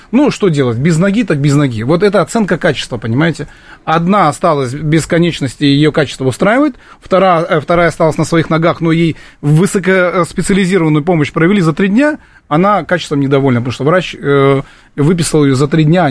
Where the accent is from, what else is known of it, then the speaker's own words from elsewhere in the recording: Kurganinsk, Krasnodar Krai, Russia; мой родной город, это город Курганинск, Краснодарского края, там вырос, закончил школу, и я периодически приезжаю туда